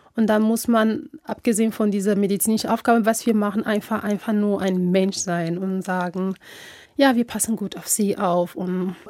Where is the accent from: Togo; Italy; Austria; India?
Togo; moved away as an adult; now in Baden-Baden, Germany; Ich habe eigentlich meine Heimat in Togo mein Abitur gemacht.